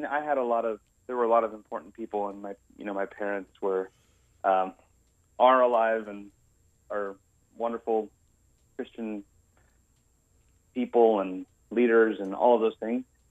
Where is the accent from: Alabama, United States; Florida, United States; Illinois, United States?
Illinois, United States; Buda; I grew up in Buda, Illinois, which is a town of about 500 people, about 2 hours southwest of Chicago.